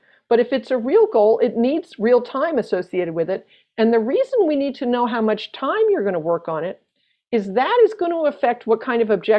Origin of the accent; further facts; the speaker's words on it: Maine, United States; I grew up in Maine, so I can make jokes about Maine.